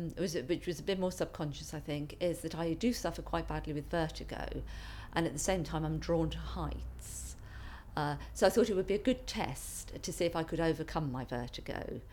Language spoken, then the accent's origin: English; Crowthorne, South East England, United Kingdom; I'm 49, and I come from Crowthorne in Berkshire.